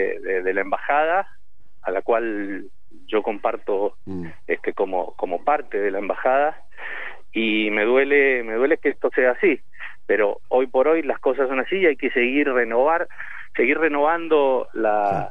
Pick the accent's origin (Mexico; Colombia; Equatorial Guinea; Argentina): Argentina; Como argentino, como ciudadano argentino, yo confío en la justicia